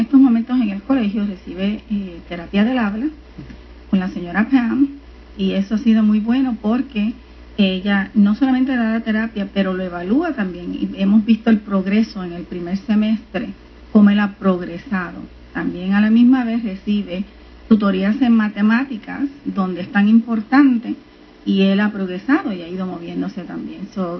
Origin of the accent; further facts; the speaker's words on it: Puerto Rico; moved away as an adult; now in Lakeland, United States; Bueno, yo me mudé de Puerto Rico hacia Lakeland hace aproximadamente 4 años